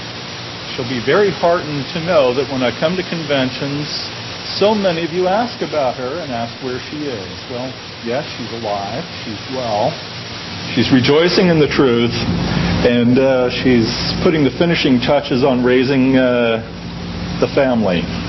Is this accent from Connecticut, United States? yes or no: no; New Jersey, United States; I'm from New Jersey. I can't help myself.